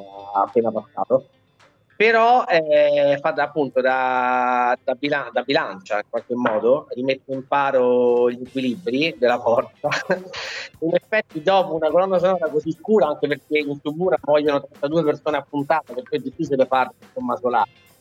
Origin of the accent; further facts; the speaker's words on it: Rome, Lazio, Italy; ed è anche di Roma, anche lui, cioè anche me